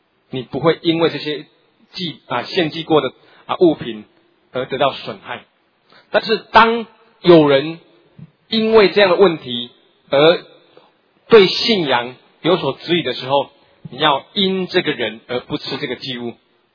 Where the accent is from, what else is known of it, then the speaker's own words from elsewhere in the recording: Taiwan; 台湾最有名的宋钢钉，那就是我们的家乡